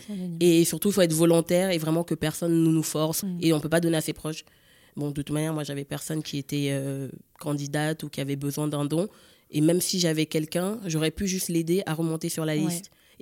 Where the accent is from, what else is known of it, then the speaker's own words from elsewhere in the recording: Cameroon; en tout cas camerounaise, parce que je suis camerounaise